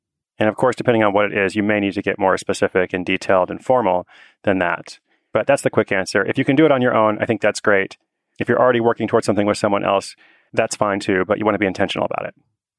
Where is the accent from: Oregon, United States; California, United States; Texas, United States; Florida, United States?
Oregon, United States; Portland; today I'm back in my hometown of Portland, Oregon.